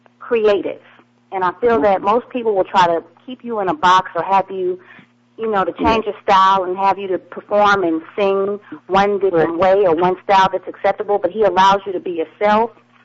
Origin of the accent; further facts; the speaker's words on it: California, United States; My father was in the Navy, and you know, growing up in the Bay Area was a great experience.